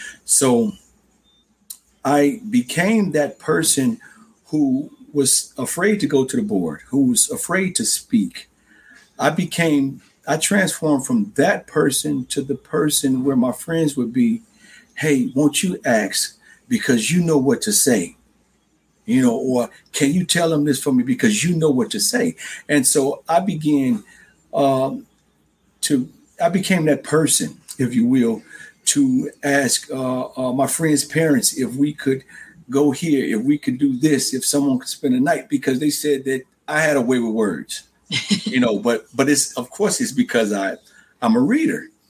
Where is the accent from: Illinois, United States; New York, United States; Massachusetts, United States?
Illinois, United States; Chicago; I was born in Chicago, Illinois.